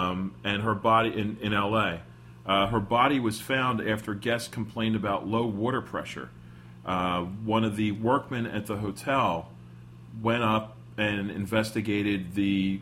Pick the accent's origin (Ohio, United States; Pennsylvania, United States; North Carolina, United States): Pennsylvania, United States; Philadelphia; now in New Jersey, United States; We grew up in Philadelphia.